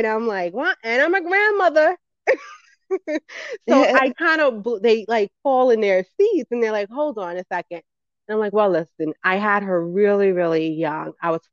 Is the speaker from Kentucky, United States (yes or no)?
no; New York, United States; So, I grew up in the Bronx, New York.